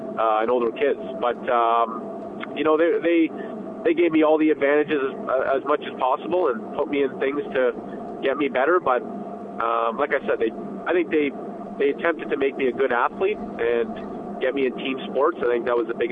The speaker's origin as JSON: {"language": "English", "country": "Canada", "said": "And, as any Canadian kid, I think you get into it early."}